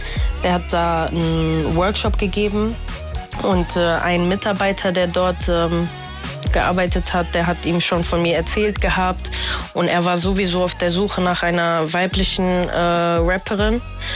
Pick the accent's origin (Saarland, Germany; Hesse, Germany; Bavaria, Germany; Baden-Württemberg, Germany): Hesse, Germany; Frankfurt; Ich bin mit 5 Jahren hier nach Frankfurt gekommen und seitdem sehe ich auch eigentlich eher so, woher kommst du? Aus Frankfurt. Also ich bin hier schon sehr, sehr eingewachsen, sage ich mal.